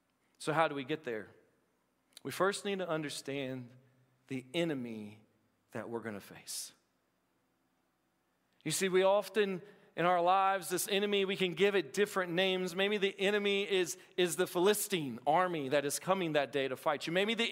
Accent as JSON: {"language": "English", "region": "Appalachia", "country": "United States", "said": "I'm Appalachian. We still say lentils sometime, okay?"}